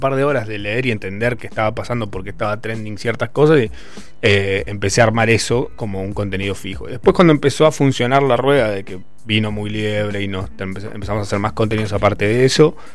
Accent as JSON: {"language": "Spanish", "region": "Córdoba", "country": "Argentina", "tie": "born or raised there", "moved": "as an adult", "lives_now": "Buenos Aires, Argentina", "said": "No, nací cordobés. Me crié hasta los 20 en Córdoba. Me vine a Buenos Aires y ahí fue donde se fue como diluyendo el acento hasta convertirme casi en un porteño más."}